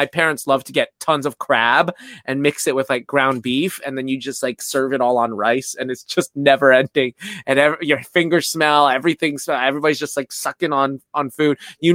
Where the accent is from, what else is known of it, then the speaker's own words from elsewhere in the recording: Winter Haven, Florida, United States; Winter Haven. Different than Winter Park, Winter Garden, Winter Springs. Winter Haven.